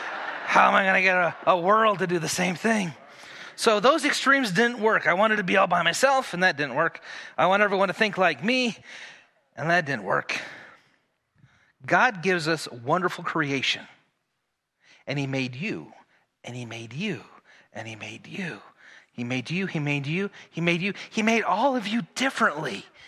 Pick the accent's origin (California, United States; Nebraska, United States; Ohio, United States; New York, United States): Nebraska, United States; I grew up in Nebraska in the middle of the country, and I drew a picture of a giant teepee.